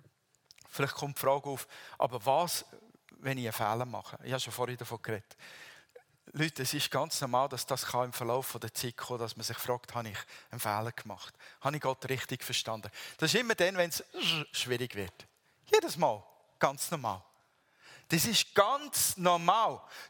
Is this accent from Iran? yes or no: no; Switzerland; Und dann gehen wir. Sowieso als Schweizer.